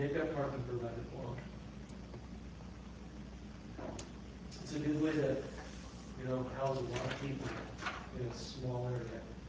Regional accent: Bellingham, Washington, United States; So, where I was born and raised in Bellingham, they just put in like 20,000 units in Bellingham.

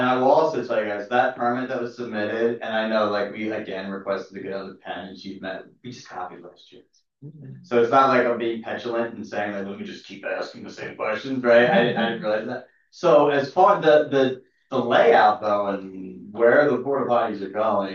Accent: United States; now in Newtown, United States; I'm a Newtown resident. I've lived in this area for 15 years. I'm from Montgomery County originally.

